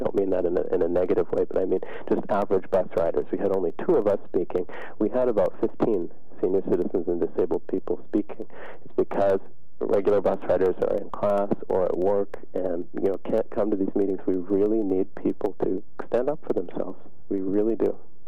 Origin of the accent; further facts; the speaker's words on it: Canada; I grew up in Canada where, you know, at the municipal level